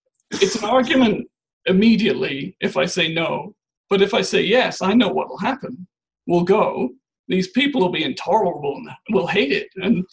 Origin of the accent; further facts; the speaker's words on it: England, United Kingdom; born there; my church background is pretty much zero. I was born in England, and it's a pretty secular place. So my parents, there was no church for my parents. There was no church for me.